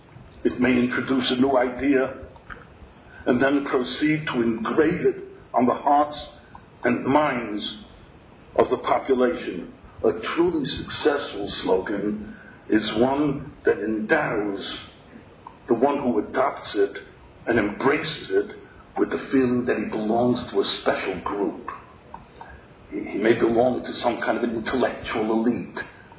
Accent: Williamsburg, New York, United States; I came from Williamsburg. And I remember on Lee Avenue, at the corner of Lee and Roebling, there was a big, big sign

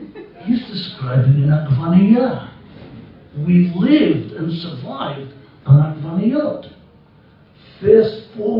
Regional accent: United States; Here I'm an American, I come to learn in Poland in 1955.

